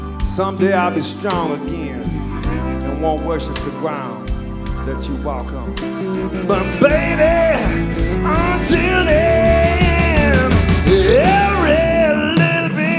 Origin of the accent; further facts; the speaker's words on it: Tupelo, Mississippi, United States; On the keyboards, from my hometown, Tupelo, Mississippi, Michael Graham, Dr. Love.